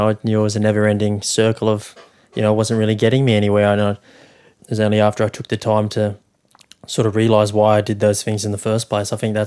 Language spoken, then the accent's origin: English; Sydney, New South Wales, Australia; certainly growing up in Sydney, that's definitely the case.